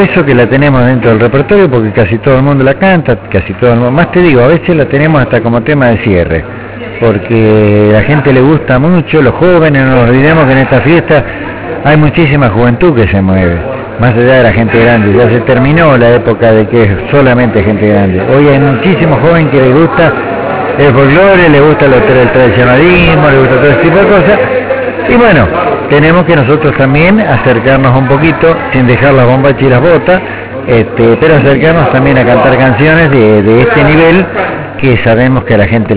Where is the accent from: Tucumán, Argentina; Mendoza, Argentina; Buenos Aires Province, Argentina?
Buenos Aires Province, Argentina; Ayacucho; born there; nos hemos criado en la zona de Ayacucho, somos de un campo cerquita, 5 leguas del partido de Ayacucho, donde hemos nacido nosotros.